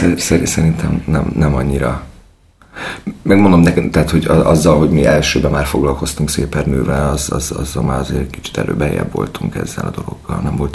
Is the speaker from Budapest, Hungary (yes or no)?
yes; Budapest, Hungary; Pesti vagyok, és kicsit zűrös volt a gimnáziumi éveim.